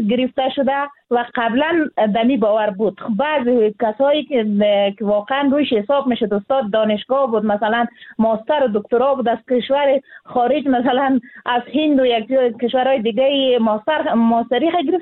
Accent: Afghanistan

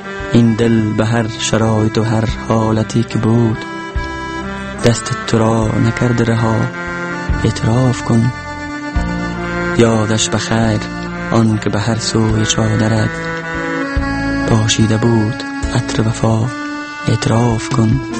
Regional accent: Maimana, Faryab, Afghanistan; born there; also born or lived in Mazar-i-Sharif; اصلا زادگاهم شهر میمنه ولایت فاریاب است. در شهر میمنه متولد شدم و بعدا به شهر مزار کوچ آمدیم.

